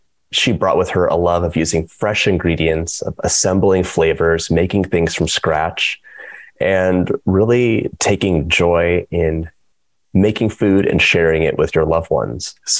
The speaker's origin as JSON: {"language": "English", "town": "Los Angeles", "region": "California", "country": "United States", "moved": "yes", "said": "I'm from Los Angeles, and we moved to the East Coast. And the seasons are so strong."}